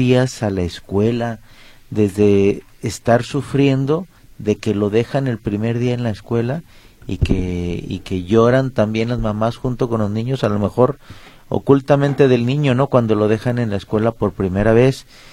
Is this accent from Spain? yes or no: no; Mexico; la gran mayoría de todos los que nacemos de aquí de México somos unos grandes apegados a nuestra madre